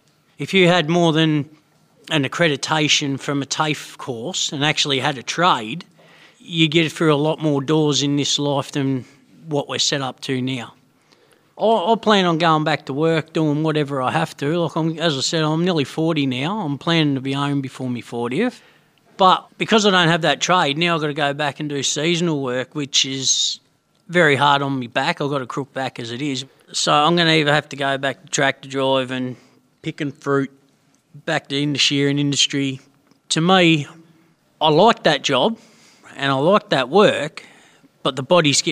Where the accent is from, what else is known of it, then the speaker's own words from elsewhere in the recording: Mildura, Victoria, Australia; I'm from Mildura.